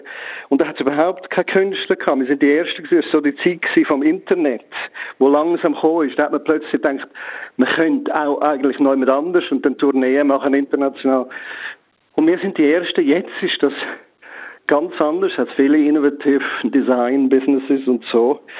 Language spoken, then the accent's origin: German; Switzerland; Also als Schweizer kannst du auf London gehen, ein paar Jahre, und kannst eigentlich ignorieren, dass du in England bist.